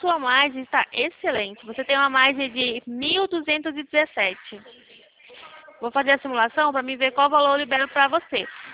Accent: Ceará, Brazil; Sabe como é? Eu sou cearense, né? Aí eu falo muito rápido.

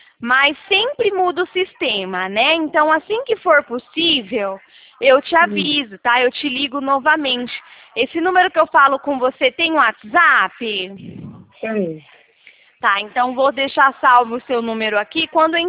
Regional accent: Americana, São Paulo, Brazil; sou de Americana

